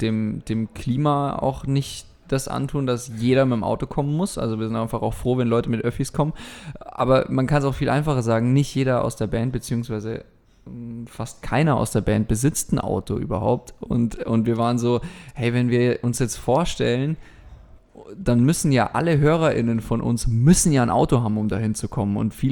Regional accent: Austria; also born or lived in Heidelberg; Also ich kann ein bisschen Badisch babble auch und so. Da habe ich gewohnt, bis ich 10 war ungefähr. Und dann bin ich nach Österreich gezogen. Und dort bin ich dann zur Schule gegangen und habe Matura bzw. Abi dort gemacht.

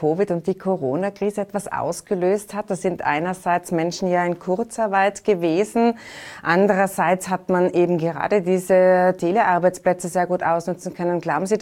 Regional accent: Tyrol, Austria; Da sind wir Tiroler sehr geplagt vom Transitverkehr.

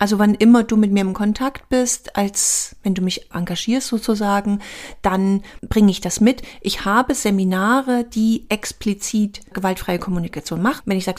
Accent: East Germany, Germany; ich komme ja aus dem Osten

